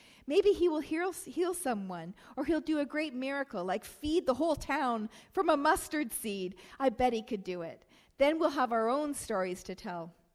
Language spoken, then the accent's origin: English; Canada; Most of us who are born and raised in Canada cannot relate this well, very well, to this story.